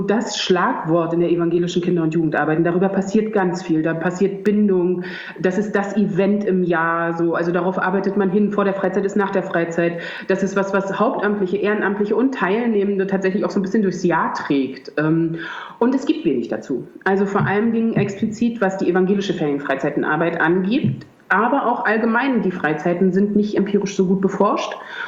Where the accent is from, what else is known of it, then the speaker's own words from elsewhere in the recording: Germany; born there; ich bin tatsächlich gebürtig aus dem Ostteil